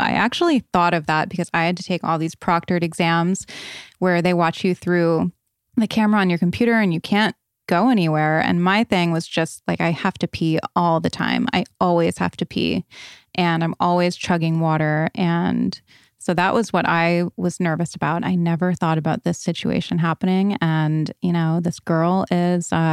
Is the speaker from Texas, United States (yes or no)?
no; Raleigh, North Carolina, United States; now in San Francisco, United States; We live in San Francisco, but I'm from Raleigh, North Carolina, so the wedding was going to be in North Carolina.